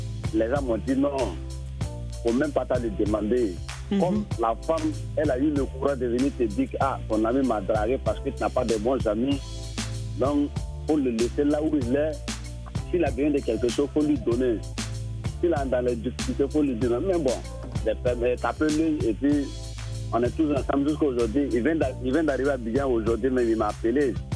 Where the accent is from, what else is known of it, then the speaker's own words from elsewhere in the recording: Côte d’Ivoire; comme on est des Ivoiriens, on est comme des frères.